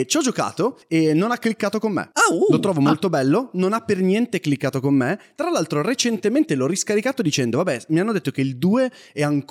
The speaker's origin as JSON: {"language": "Italian", "town": "Casale Monferrato", "region": "Piedmont", "country": "Italy", "said": "non sono di Alessandria, ma bensì di Casale, acerrimo nemico di Alessandria"}